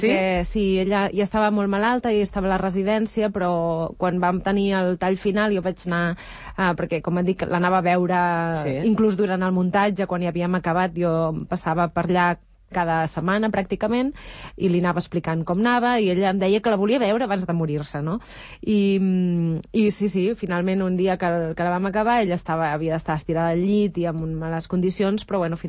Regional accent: Mollet, Catalonia, Spain; Jo sóc de Mollet i, per tant, aquest entorn el coneixia bé

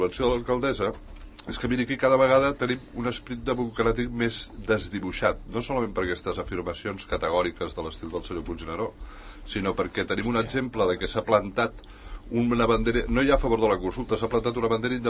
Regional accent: Catalonia, Spain

